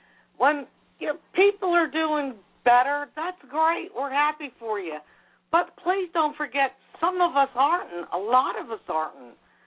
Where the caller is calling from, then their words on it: Cincinnati, Ohio, United States; Cincinnati, Ohio.